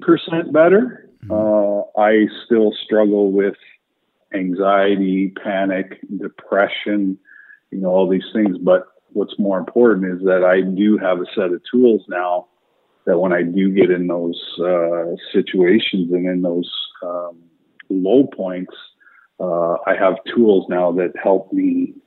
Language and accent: English; Calgary, Alberta, Canada; obviously I watch my hometown team, the Calgary Flames, play as much as I can.